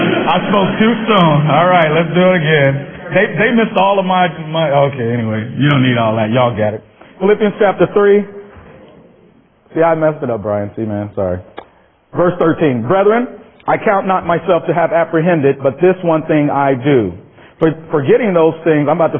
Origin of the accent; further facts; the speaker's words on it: Minneapolis, Minnesota, United States; I'm someone who comes from another place. I come from Minneapolis area